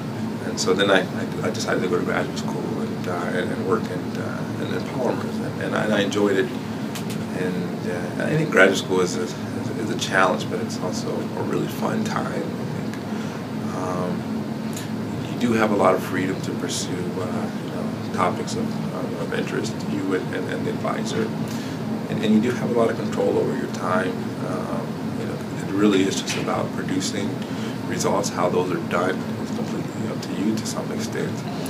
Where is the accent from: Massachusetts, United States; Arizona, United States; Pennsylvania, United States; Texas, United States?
Texas, United States; Houston; but I'm from Houston, I'm from Texas originally